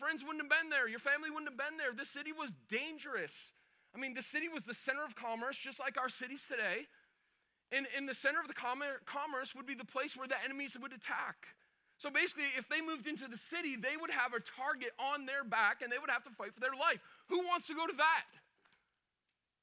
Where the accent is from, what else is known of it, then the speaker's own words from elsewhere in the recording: Lowell, Massachusetts, United States; I grew up in Lowell. We had like a tenth of an acre of property growing up in that city.